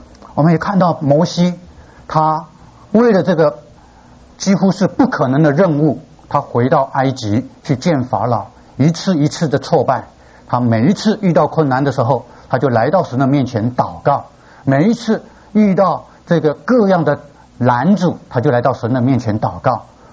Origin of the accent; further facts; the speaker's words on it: Neipu, Pingtung County, Taiwan; also born or lived in Northern Taiwan; 而我生长的我的家乡的教会屏东内埔长老教会，是台湾比较大间的，应该不是第一间，就是不是第一大，就是第二大的一个教会。所以从小不觉得客家的教会很弱小